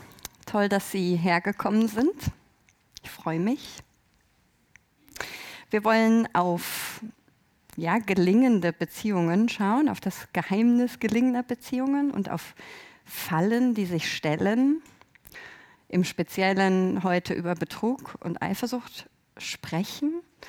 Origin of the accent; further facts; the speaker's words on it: Berlin, Germany; Ich komme aus Berlin.